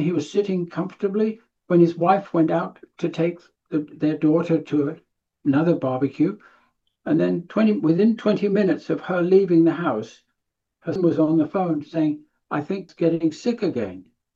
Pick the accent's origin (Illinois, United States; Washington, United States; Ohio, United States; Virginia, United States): Virginia, United States; I come from Virginia.